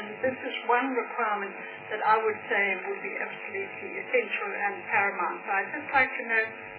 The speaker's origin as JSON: {"language": "English", "town": "Port Elizabeth", "region": "Eastern Cape", "country": "South Africa", "said": "I come from Port Elizabeth. What's happening there? What's happening in East London? What's happening in Craddock?"}